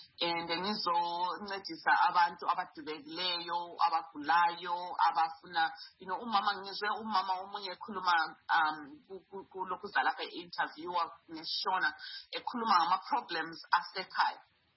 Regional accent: Bulawayo, Zimbabwe; now in United States; I'm now based in the United States of America, but I'm from Zimbabwe. I'm from Bulawayo. I'm a musician. I grew up at Amakosi Theater.

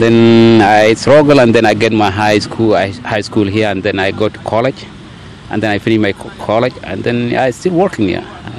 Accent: Khartoum, Sudan; English is a second language; I'm growing up in Khartoum

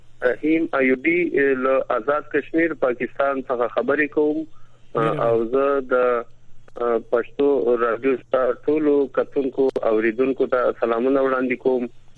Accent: Afghanistan; now in Pakistan; موږ خو افغان سټیزن یا پی او آر کارډ یا ای سی سی په نوم باندې کارونه دي دا لرو.

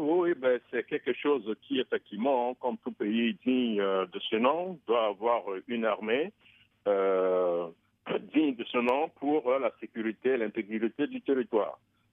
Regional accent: Central African Republic; now in New York, United States; en tant que centrafricain vivant aux États-Unis et précisément à New York

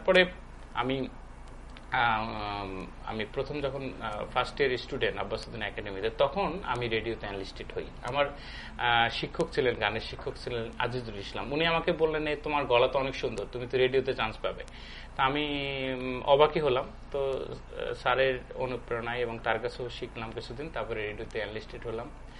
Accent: Gaibandha, Rangpur Division, Bangladesh; born there; যেহেতু আমার নানার বাড়িতে আমি মানুষ হয়েছি, আমার জন্ম হয়েছে গাইবান্ধায়, আমার দাদার বাড়ি বগুড়ায়। তো সেই যে গ্রামের মেঠো পথ, আমাদের যেহেতু নদী ভাঙ্গন কবলিত এলাকা

